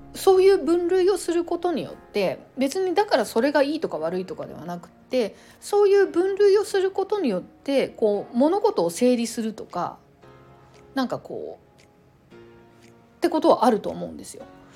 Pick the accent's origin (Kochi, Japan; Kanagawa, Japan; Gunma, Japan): Gunma, Japan; まあ私群馬出身ですけど群馬とか